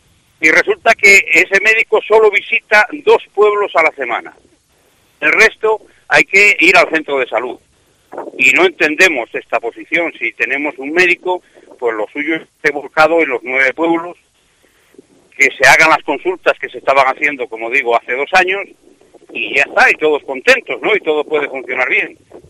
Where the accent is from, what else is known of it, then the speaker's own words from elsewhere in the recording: Castile and León, Spain; que somos castellanos y leoneses todos